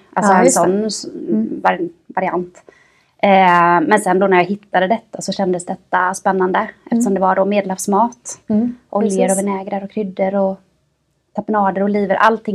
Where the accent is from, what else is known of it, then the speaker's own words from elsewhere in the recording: Trånghälla, Jönköping County, Sweden; born there; jag är född i Trånghälla. Ligger ju lite utanför Jönköping, mellan Jönköping och Habo.